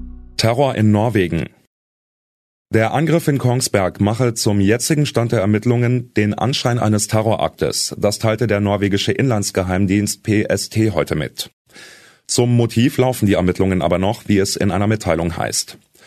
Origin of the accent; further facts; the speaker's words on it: Berlin, Germany; Jetzt schlagen sie alle wieder auf Berlin ein, meine Heimatstadt.